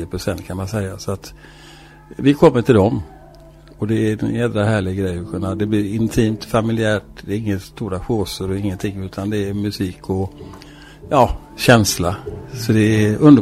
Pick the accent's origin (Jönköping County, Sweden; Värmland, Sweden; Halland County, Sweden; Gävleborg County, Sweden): Halland County, Sweden; Onsala; Och jag kommer från Sörum, Kungsbacka, Onsala.